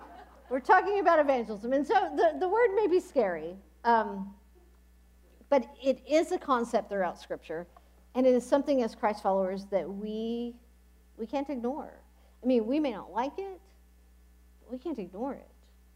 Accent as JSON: {"language": "English", "region": "Texas", "country": "United States", "tie": "born or raised there", "said": "I was raised in Texas. I came from the Southern Baptist Convention."}